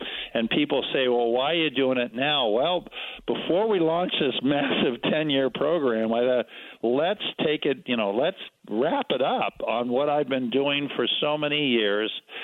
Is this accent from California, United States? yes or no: yes; California, United States; also born or lived in Kansas; But I was grew up in California. I was born in Kansas, where all oceanographers come from.